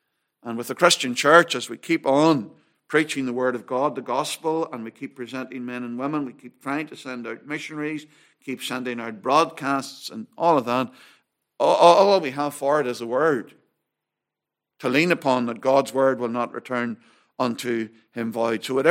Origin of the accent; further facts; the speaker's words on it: United Kingdom; while we love what we are, being British